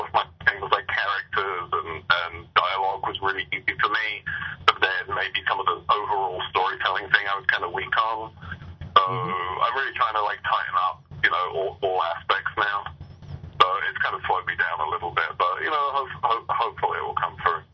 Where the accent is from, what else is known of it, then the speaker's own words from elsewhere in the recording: England, United Kingdom; now in Chicago, United States; I'm not from Arkansas. Can you believe that?